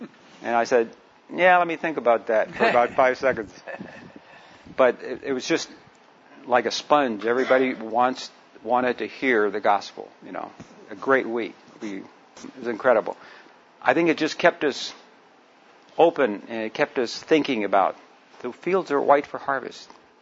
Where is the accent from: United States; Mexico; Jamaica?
Mexico; Mexico City; first language Spanish; English is a second language; Native language is Spanish. I'm working on my English a little bit.